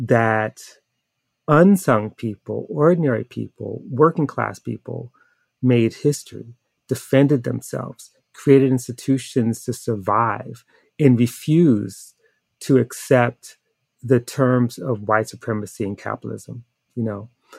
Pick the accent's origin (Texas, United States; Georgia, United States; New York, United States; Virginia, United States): New York, United States; Harlem; also born or lived in California; I grew up in Harlem and in California in the 60s and early 70s.